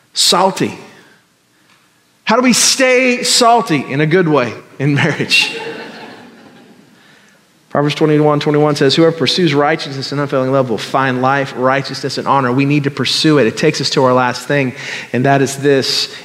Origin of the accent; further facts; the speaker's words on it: Missouri, United States; So Bridget and I, we knew what it was because we're from Missouri.